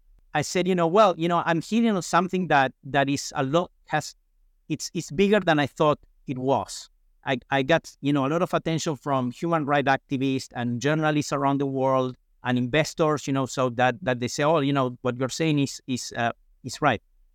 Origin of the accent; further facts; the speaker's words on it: Argentina; when Cristina Kirchner was about to become president again in Argentina, that's my home country.